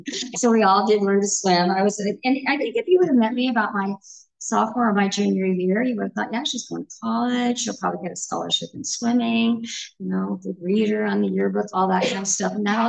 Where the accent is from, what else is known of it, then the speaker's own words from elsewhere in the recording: California, United States; I grew up in California, state of California. I did not grow up in California like we know it. I grew up out in the Mojave Desert. I grew up on a naval base out there.